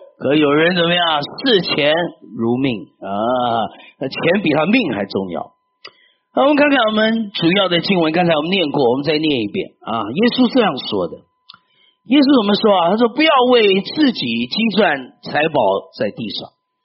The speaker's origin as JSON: {"language": "Chinese", "town": "Fuzhou", "region": "Fujian", "country": "China", "said": "我从小信耶稣的，我家里不信主的，我福州人啊，我福建人很多拜偶像"}